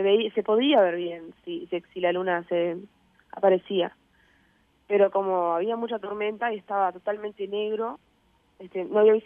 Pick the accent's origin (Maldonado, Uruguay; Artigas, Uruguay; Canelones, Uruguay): Artigas, Uruguay; Sí, de la ciudad de Artigas.